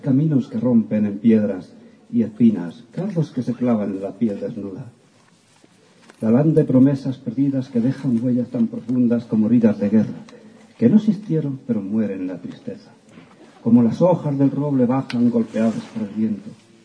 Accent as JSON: {"language": "Spanish", "region": "Castilla-La Mancha", "country": "Spain", "said": "para los que me conozcan, soy de aquí de La Mancha, soy artista polifacético, pintor, escultor y tengo 8 libros publicados"}